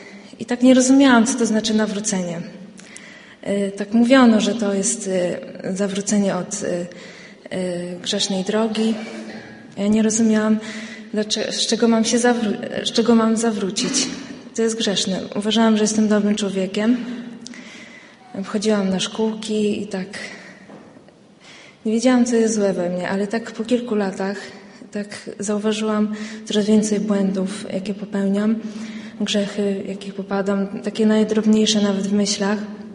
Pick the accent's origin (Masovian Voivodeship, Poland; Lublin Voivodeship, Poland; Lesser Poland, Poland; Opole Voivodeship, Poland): Opole Voivodeship, Poland; Opole; moved away as an adult; now in Puńców, Poland; Postanowiliśmy z mężem, że tutaj zamieszkamy, dokładnie w Puncowie. Opole to jest moje rodzinne miasto, tam się wychowałam.